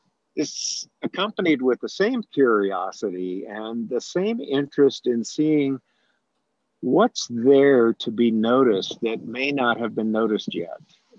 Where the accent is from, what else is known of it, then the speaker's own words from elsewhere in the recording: Midwest, United States; also born or lived in California; I grew up in the Midwest after being born in California.